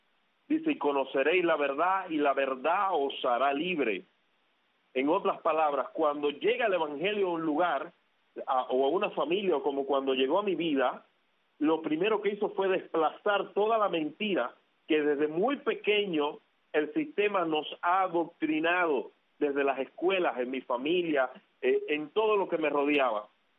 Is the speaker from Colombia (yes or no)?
no; Camagüey, Cuba; born there; Nací en el año 1994, nací en la provincia de Camagüey, en el reparto La Mascota.